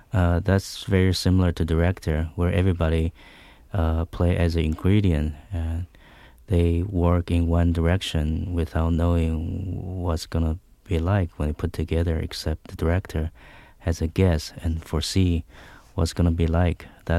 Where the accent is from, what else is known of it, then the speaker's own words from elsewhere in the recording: Taiwan; English is a second language; now in United States; Everything showing here, we see over there shortly after. And a lot of melodrama, Chinese melodrama, kung fu movies, comedies, things like that.